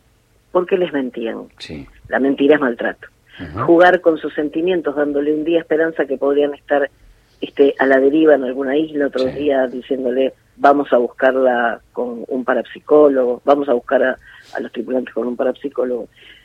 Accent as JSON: {"language": "Spanish", "country": "Argentina", "said": "Te corre un frío y un miedo de que caigamos en lo mismo como argentinos."}